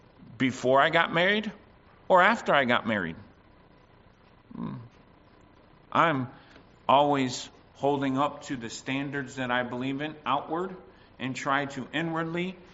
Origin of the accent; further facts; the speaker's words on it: United States; You can tell I'm from the States.